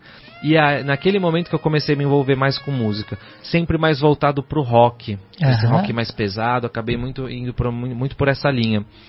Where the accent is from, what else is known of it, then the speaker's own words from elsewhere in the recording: São Paulo, Brazil; born there; Nasci em São Paulo